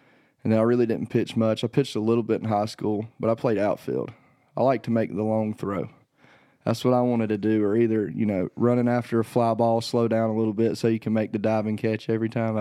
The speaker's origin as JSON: {"language": "English", "region": "the South", "country": "United States", "said": "I love football. I'm from the South, obviously"}